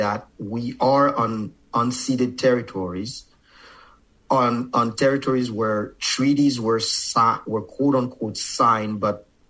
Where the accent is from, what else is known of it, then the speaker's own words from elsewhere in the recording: Haiti; first language Haitian Creole; my mother tongue is Creole, and then I speak French. Like it's kind of a secondary. Like the first language that I spoke was Creole, and that's my mother tongue.